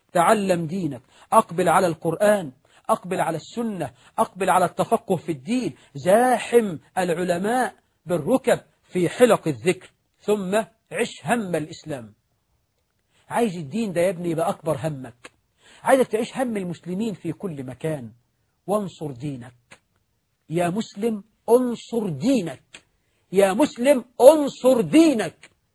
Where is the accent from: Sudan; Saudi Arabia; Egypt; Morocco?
Egypt; اللهم اجعل بلدنا مصر آمنة مطمئنة